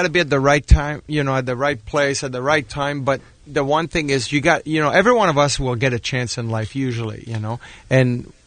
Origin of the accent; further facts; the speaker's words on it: Montreal, Quebec, Canada; first language French; English is a second language; If I didn't get drafted, my next option in Montreal, at the time, you know, you got to remember, I didn't speak English. Like, this is my whole world was in French.